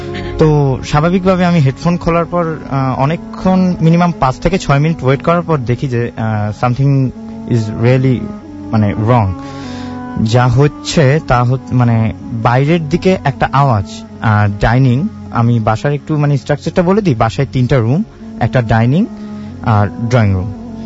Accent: Rajshahi, Rajshahi Division, Bangladesh; now in Dhaka, Bangladesh; তো ভাইয়া, আমি আমার হোম টাউন রাজশাহী।

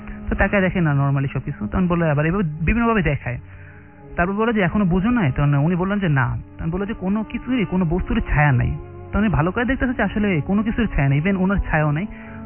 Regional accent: Dhaka, Dhaka Division, Bangladesh; মিরপুর থেকে এসেছি।

